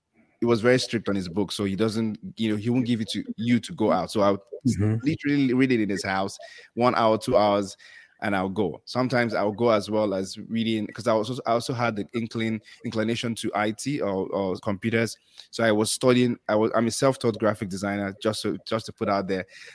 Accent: Lagos, Nigeria; So I grew up in Lagos, to be precise, in a very, it's a big community. Ijesha is very popular in Lagos, Surulere.

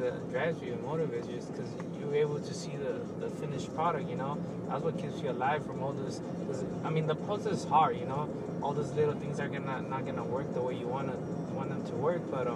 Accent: West Covina, California, United States; No, I grew up in West Covina.

